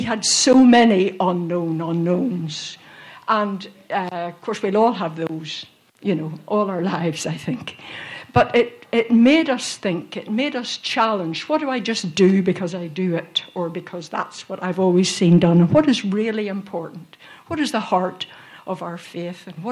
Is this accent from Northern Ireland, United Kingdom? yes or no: yes; Northern Ireland, United Kingdom; now in London, United Kingdom; because we came from Northern Ireland, which is a different place these days, but in those days it was a very insular, parochial society.